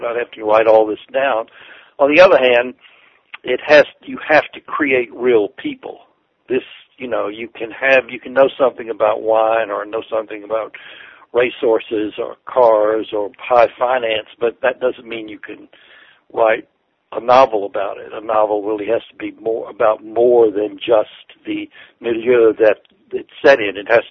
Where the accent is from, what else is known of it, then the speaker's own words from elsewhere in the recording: the South, United States; accent: Southern; I am a Southerner. Some of the listeners can tell, I guess, my voice.